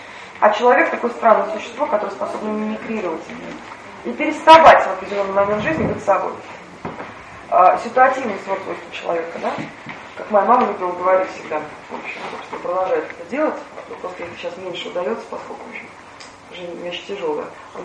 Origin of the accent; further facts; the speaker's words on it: Moscow, Russia; Я из Москвы.